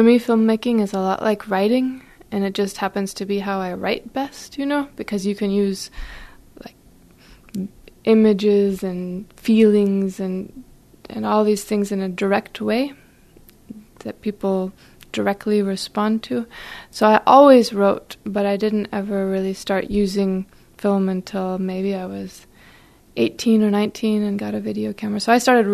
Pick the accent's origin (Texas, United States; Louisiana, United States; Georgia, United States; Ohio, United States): Texas, United States; San Antonio; I did, yeah. I mean, I went to Clark High School and I finished there